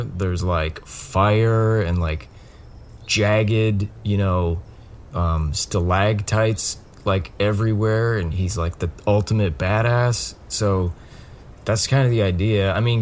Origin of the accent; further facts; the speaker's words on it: Colorado, United States; moved away; No. I grew up in Colorado, and then my parents got divorced, and my dad just got remarried, and he got a new job at Amoco headquarters. And so we moved here a few years ago.